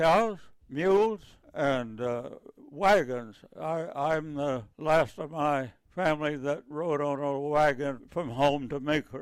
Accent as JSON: {"language": "English", "town": "Baker", "region": "Oklahoma", "country": "United States", "tie": "born or raised there", "also_born_or_lived": "Shawnee", "said": "Baker, Oklahoma. Where's that? It's about 15 miles northeast of Shawnee, Oklahoma. I was born in the hospital at Shawnee, Oklahoma."}